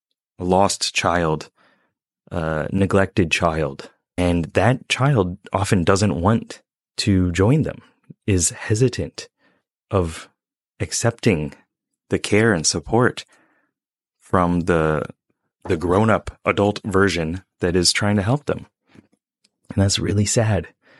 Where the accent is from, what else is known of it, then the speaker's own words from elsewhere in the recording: Michigan, United States; moved away as an adult; now in Japan; Since I turned 18 in Japan, like I moved over here from Michigan on this adventure